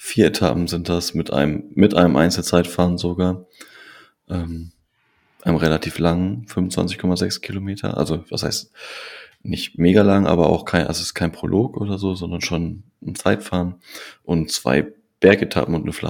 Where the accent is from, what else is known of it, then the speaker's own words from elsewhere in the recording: Münster, North Rhine-Westphalia, Germany; wo ich herkomme, nämlich in Münster.